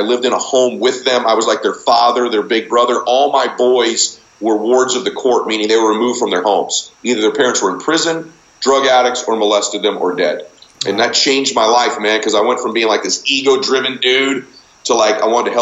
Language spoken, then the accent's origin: English; Diamond Bar, California, United States; also born or lived in Boston; So I was born in Boston, but I grew up in Southern Cal and a town called Diamond Bar.